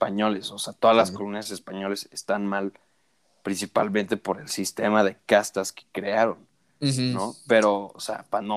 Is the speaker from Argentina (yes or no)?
no; Mexico; yo, o sea, como soy de México